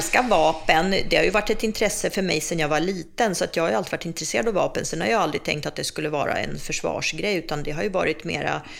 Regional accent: Prague, Czechia; now in Sweden; Men ju äldre jag blir, desto mer känner jag mig faktiskt hemma i Prag. Jag var ju inte där på väldigt många år, vi fick ju inte åka tillbaka.

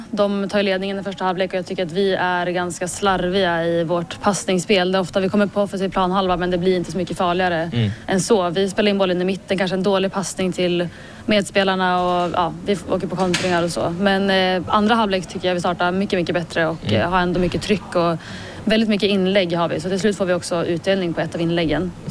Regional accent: Skellefteå, Västerbotten County, Sweden; Morön i Elitettan som också ligger i Skellefteå, där jag är från.

